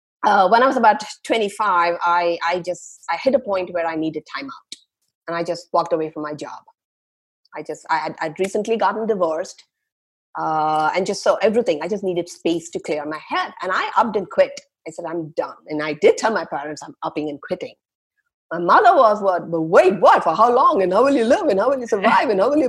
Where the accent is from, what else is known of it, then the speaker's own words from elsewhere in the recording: India; I was born and raised in India.